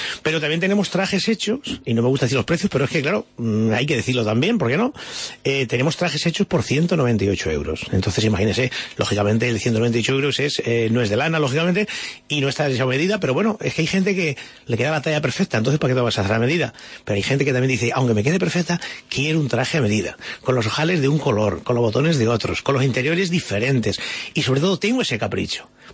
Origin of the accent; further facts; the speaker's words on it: Toledo, Castilla-La Mancha, Spain; Parecían armaduras yo soy de Toledo, parecía una armadura de estas de militares.